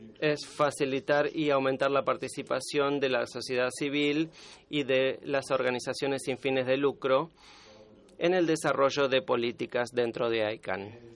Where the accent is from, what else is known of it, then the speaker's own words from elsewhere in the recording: Canada; Soy canadiense, soy jubilado en una carrera de desarrollo internacional.